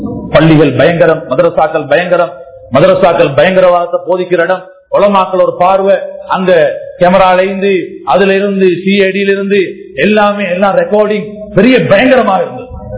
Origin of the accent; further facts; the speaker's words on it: Sri Lanka; born there; போன வருஷம் எங்களுக்கு நான் ஒரு இலங்கையன் சொல்றதுக்கு எனக்கு தைரியம் இல்லை, உங்களுக்கும் தைரியம் இல்லை. சொன்னாங்க நீங்க எல்லாம் வந்தா மறத்தான்னு சொன்னாங்க. ஏன் சொல்லுறா, நாங்க இங்க இல்லையா, என்னோட அப்பா வேறையா, பாப்பா வேறையா, நான் இங்க பிறந்தவன் அப்பா, என் பாஸ்போர்ட் இலங்கையில நீக்குது